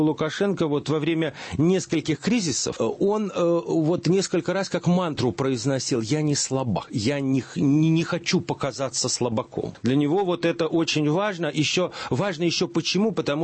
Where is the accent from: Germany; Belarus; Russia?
Belarus; Мы, белорусы, согласно этой идеологии, остались верными.